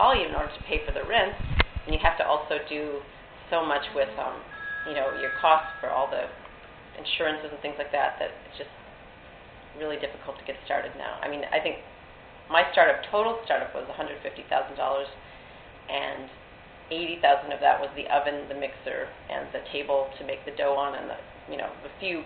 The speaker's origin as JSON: {"language": "English", "town": "Minneapolis", "region": "Minnesota", "country": "United States", "tie": "born or raised there", "said": "Well, I grew up in Minneapolis and I spent my childhood there, and my dad actually worked for Pillsbury"}